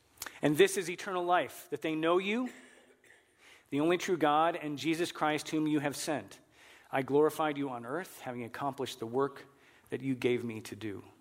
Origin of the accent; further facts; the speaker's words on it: Illinois, United States; I grew up just outside of Chicago, and my family would regularly attend church.